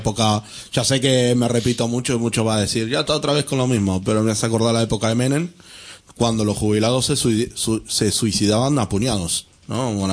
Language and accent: Spanish; Argentina; sacándome que yo soy argentino, que tampoco quiero que la gente piense que yo digo esto porque soy de allí